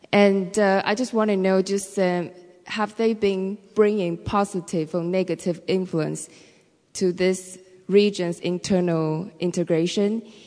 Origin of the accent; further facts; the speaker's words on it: Taiwan; I'm from Taiwan.